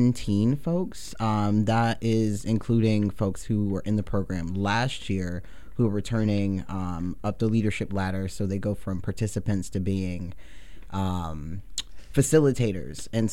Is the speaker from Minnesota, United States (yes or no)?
no; Atlanta, Georgia, United States; I came from Atlanta to move out here, and you know, labor organizing down there is really hard.